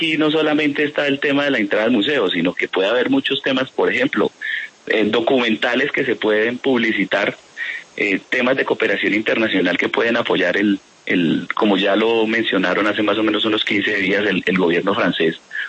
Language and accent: Spanish; Colombia; yo soy el colombiano